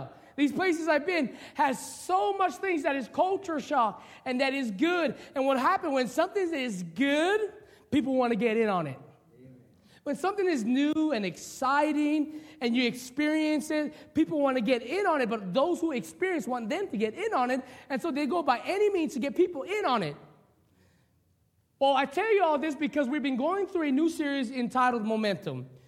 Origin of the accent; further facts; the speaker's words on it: Papaco, Hawaii, United States; so he moved our family here to start a church here in the late 80s. And while I was growing up in Papaco, you did what country boys did.